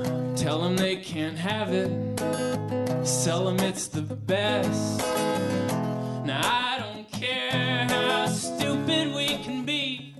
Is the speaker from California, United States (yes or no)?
yes; Sacramento, California, United States; now in Oakland, United States; I grew up in Sacramento. I've been living in Oakland lately and been spending a lot of time on the road.